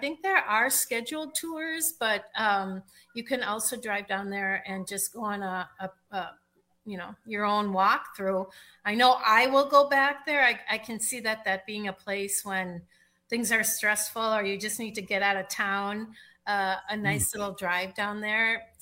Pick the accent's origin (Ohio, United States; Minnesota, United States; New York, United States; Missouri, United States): Minnesota, United States; like I grew up in Stearns County, where the quarries are deep, deep, deep, deep, deep, where they cut all the granite out of it.